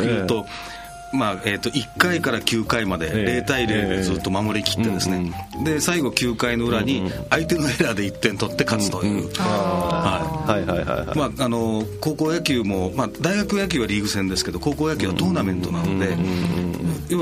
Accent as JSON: {"language": "Japanese", "region": "Hiroshima", "country": "Japan", "said": "はい、市内ですね"}